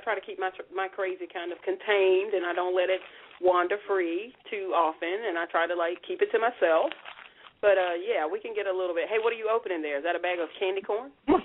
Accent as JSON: {"language": "English", "region": "the South", "country": "United States", "said": "I'm 45 and I've got, you know, small children, but and then I'm from the South."}